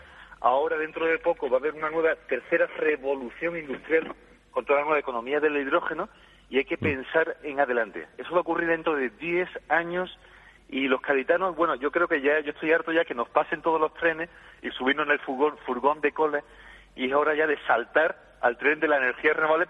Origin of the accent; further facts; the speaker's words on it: Chiclana, Andalusia, Spain; born there; yo soy nacido aquí en Chiclana